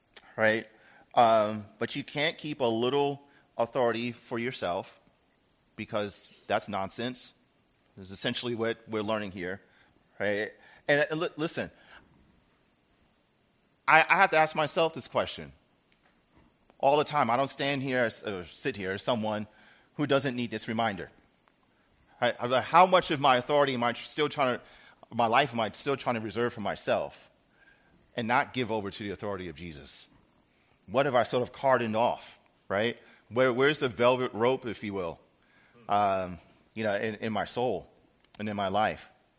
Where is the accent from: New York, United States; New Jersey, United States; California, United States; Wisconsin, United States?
New York, United States; By the way, I'm a New Yorker.